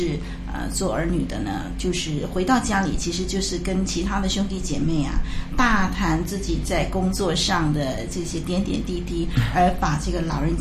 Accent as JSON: {"language": "Chinese", "country": "China", "said": "那我想呢，我们中国人呢，就是有这么一句话，就是养儿防老啊"}